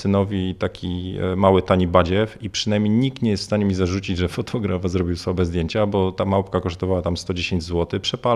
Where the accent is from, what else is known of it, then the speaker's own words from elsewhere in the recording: Warsaw, Masovian Voivodeship, Poland; also born or lived in Bydgoszcz; jestem z Warszawy